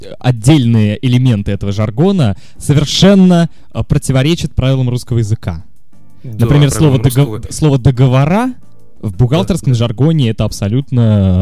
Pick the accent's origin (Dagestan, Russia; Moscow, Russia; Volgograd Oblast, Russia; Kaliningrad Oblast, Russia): Moscow, Russia; Да-да-да, я москвич.